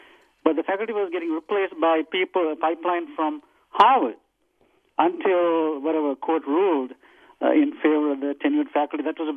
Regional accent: Sri Lanka; I'm a psychiatrist from Sri Lanka

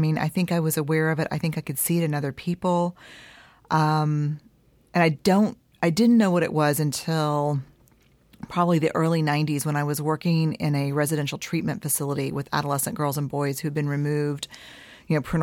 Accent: Houston, Texas, United States; also born or lived in San Antonio; I was born in San Antonio and raised in Houston primarily, but also spent a lot of years in San Antonio as well.

